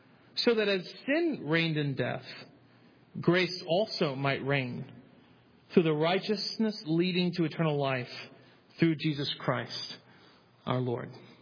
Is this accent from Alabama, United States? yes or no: yes; Mobile, Alabama, United States; born there; also born or lived in Nebraska / Alaska / Ohio; We were military. I was born here in Mobile, but we were military, Air Force, and we went from Nebraska to Alaska to Ohio in about seven or eight years.